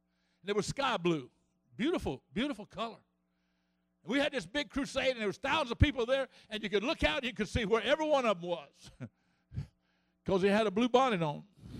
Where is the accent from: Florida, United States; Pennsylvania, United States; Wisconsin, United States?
Florida, United States; I'm from Florida. And when I go back home, I have trouble eating because they have ruined me in Louisiana.